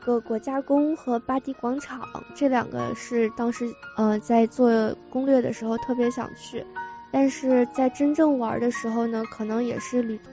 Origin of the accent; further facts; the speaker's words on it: China; 感觉一下回到了中国一样